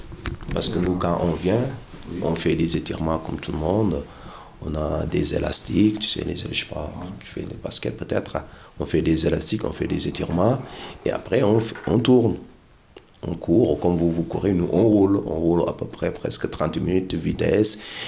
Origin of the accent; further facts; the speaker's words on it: Senegal; quand j'étais petit au Sénégal, tout le monde va à l'école comme vous tous.